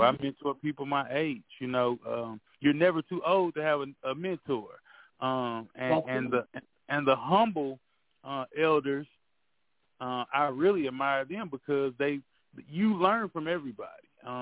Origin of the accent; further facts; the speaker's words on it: St. Louis, Missouri, United States; She moved us out. We grew up in North St. Louis City, and she